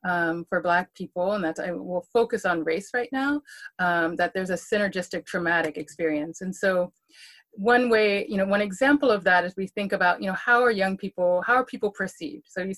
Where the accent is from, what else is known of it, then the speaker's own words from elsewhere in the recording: Georgia, United States; I grew up in Georgia, right? And so we think about folks with hoods, the KKK